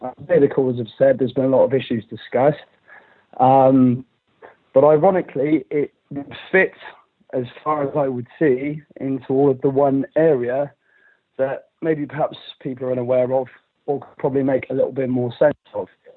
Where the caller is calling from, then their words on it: Gloucester, South West England, United Kingdom; I'm calling from Gloucester.